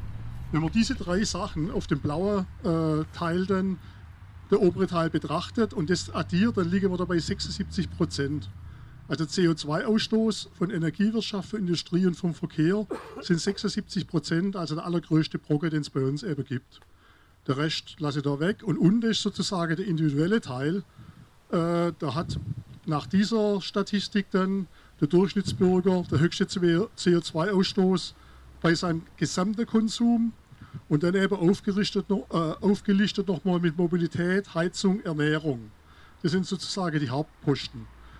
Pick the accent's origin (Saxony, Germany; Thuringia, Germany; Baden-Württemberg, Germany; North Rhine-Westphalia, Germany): Baden-Württemberg, Germany; Also nicht nur bei uns in Baden-Württemberg werden übrigens keine neuen Windräder mehr gebaut